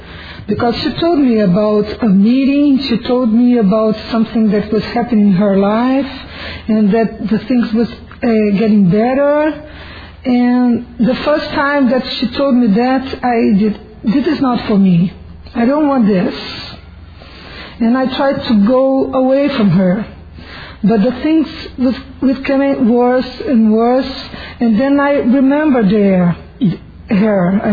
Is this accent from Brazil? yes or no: yes; Brazil; English is a second language; I'm from Brazil